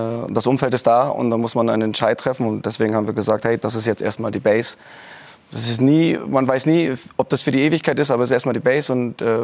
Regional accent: Mecklenburg-Vorpommern, Germany; Ja, ich bin im Norden Deutschlands aufgewachsen, Mecklenburg-Vorpommern, damals noch auch dem gehörte zu Ostdeutschland

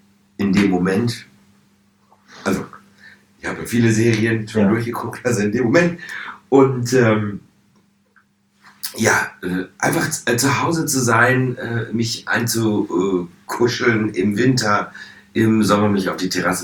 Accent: Hanover, Lower Saxony, Germany; in einer freien Theatergruppe auf dem Lande, nee, Hannover, wo ich groß geworden bin.

